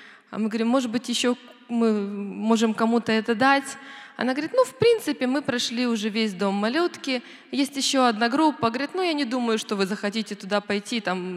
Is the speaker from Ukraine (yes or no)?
yes; Poltava Oblast, Ukraine; я из Полтавской области, живу сейчас возле города Кременчуг.